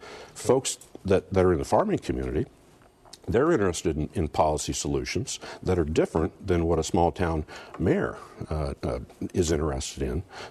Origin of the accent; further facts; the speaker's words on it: Ohio, United States; That's the Sydney area. Born and raised in Shelby County. I'm a farmer there.